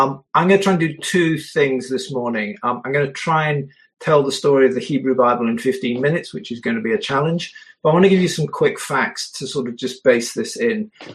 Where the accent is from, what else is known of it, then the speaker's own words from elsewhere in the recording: Leeds, Yorkshire and the Humber, United Kingdom; No, I was born in Leeds. So I'm a true Yorkshireman.